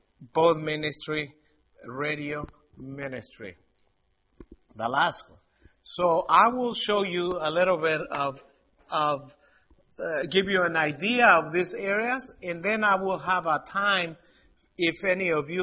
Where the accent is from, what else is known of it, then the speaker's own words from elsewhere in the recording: Bolivia; now in Canada; I was born and raised in Bolivia, in a small little town down there.